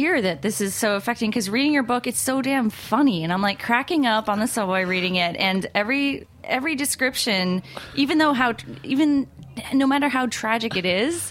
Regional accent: New Jersey, United States; Maybe because I'm also from Jersey.

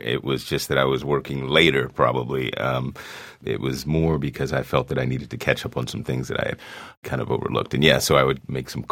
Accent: Washington, District of Columbia, United States; But yeah, I mean, I grew up in Washington, D.C.

